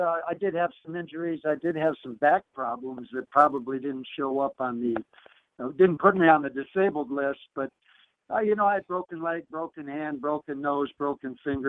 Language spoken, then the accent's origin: English; Detroit, Michigan, United States; And I was one that was born and raised in Detroit.